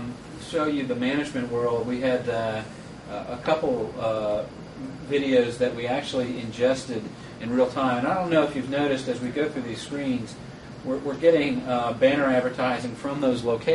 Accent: Atlanta, Georgia, United States; So being that I'm from Atlanta, we'll go into the Atlanta Hawks in the Hoop package

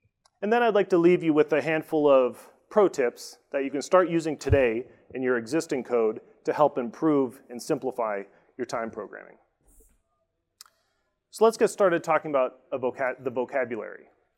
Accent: East Coast, United States; since I'm from the East Coast, where it's already about lunchtime.

